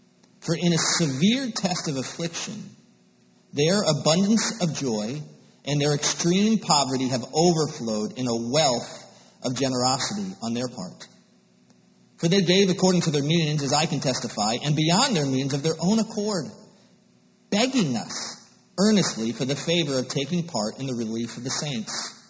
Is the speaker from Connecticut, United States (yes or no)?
yes; Connecticut, United States; moved away as an adult; I am originally from Connecticut. I came south to go to college